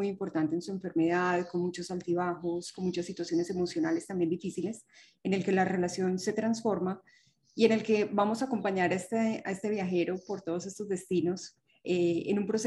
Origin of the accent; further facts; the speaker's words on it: Colombia; also born or lived in Spain / United States / Mexico; Soy colombiana, he vivido en Colombia, en España, en Estados Unidos, en México.